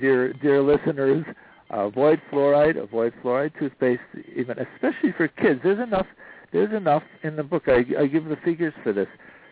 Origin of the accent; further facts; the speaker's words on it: Cleveland, Ohio, United States; Dr. Weston Price, who is a dentist, actually from my hometown, Cleveland, Ohio.